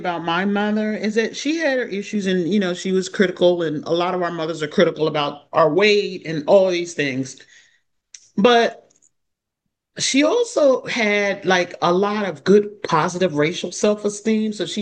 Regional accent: Evansville, Indiana, United States; If when I say I'm from Evansville, Indiana, people say, "Oh, did you go to Thunder on the Ohio?"

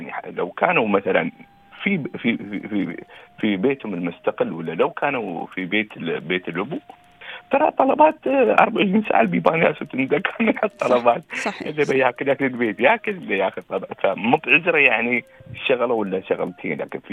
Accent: Sharjah, United Arab Emirates; مثلا أنا ما أخذ من رأس الخيمة وأنا من الشارج، معناته أني أسكن في رأس الخيمة

